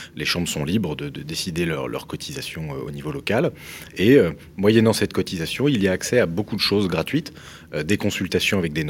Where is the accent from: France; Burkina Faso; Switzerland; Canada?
France; Reims, Grand Est; Moi, je suis de Reims, par exemple.